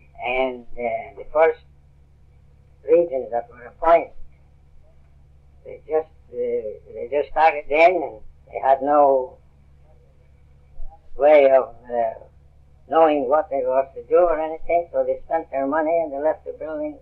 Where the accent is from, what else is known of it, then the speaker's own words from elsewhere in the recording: Dublin, Leinster, Ireland; moved away; Well, I went out in 1910 to my hometown. That was Dublin, Ireland, you see.